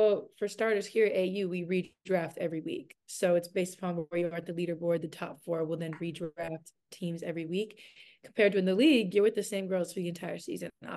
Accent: Santa Cruz, California, United States; But no, I'm from Santa Cruz, California. So I say I'm from the Bay, which I'm from the Monterey Bay, but I feel like that counts.

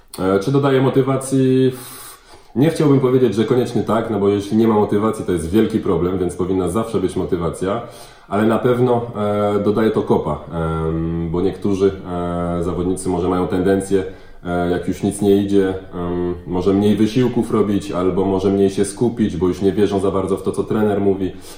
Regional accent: France; now in Poland; mimo że pochodzę z Francji

